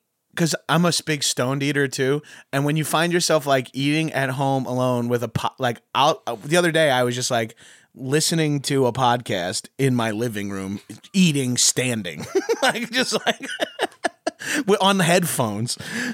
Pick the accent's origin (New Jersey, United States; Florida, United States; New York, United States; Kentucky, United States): New York, United States; Yeah, and I'm from New York, and I still like, oh, I'm in Texas